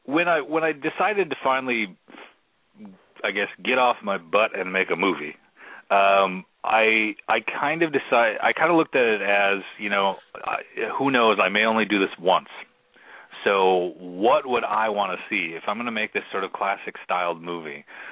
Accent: Minnesota, United States; I grew up in Minnesota and, you know, with the land of 10,000 lakes.

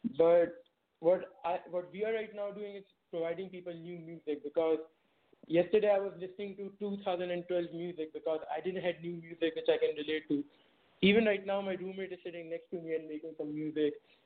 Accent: Pakistan; now in United States; me racially, I'm a Pakistani. I was born in the States, but raised by Pakistani parents in Pakistan.

